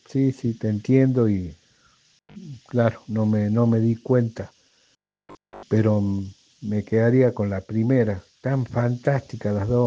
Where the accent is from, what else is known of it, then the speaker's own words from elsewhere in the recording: Catamarca, Argentina; acá en Catamarca, porque no te dije, soy de Catamarca